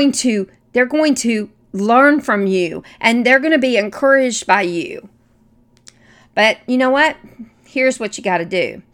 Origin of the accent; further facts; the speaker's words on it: the South, United States; My voice is quirky, for heaven's sake. I'm from the South.